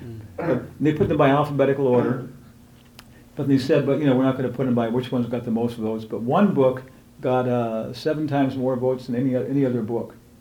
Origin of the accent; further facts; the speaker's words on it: California, United States; also born or lived in Guam; Yeah, actually, I grew up in California. I was born on Guam.